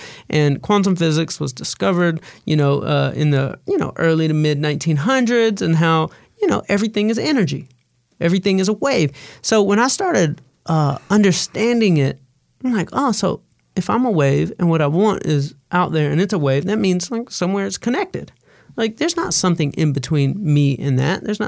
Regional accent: the South, United States; Like, I'm from hip hop. I'm from the South.

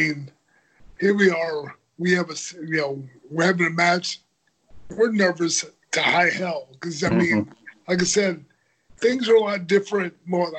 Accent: Houston, Texas, United States; we're both from Houston. We're both Houston guys.

